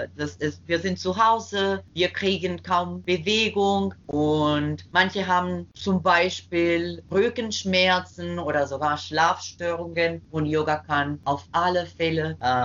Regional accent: Costa Rica; German is a second language; ich bin jetzt in Costa Rica, in meinem Heimatland.

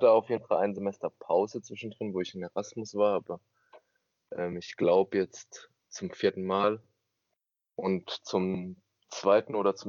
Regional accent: Rhineland-Palatinate, Germany; 23 Jahre alt. Ich komme tatsächlich hier aus der Pfalz. Ich wohne in Bellheim, im kleinen schönen Dorf neben Germersheim. Hab in Germersheim mein Abitur gemacht und studiere jetzt im 6. Bachelorsemester Spanisch und Englisch. Ich habe chilenische Wurzeln.

